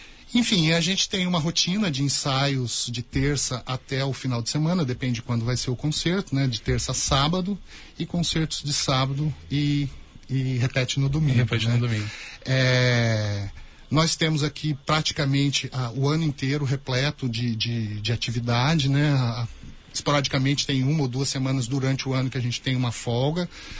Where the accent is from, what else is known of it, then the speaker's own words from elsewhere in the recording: Mogi Guaçu, São Paulo, Brazil; Eu sou de Mogi Guaçu, de uma cidade aqui perto, né?